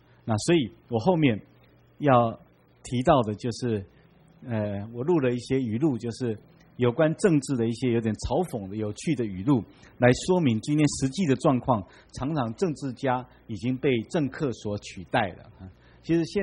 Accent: China; 你说忠臣不侍二主，这是我们中国人对忠的观念，对不对？

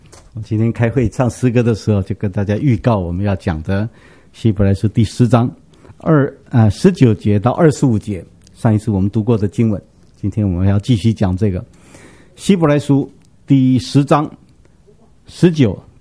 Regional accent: Taiwan; 我们台湾人可能比较穷吧，我们是杀鸡杀鸭哈。

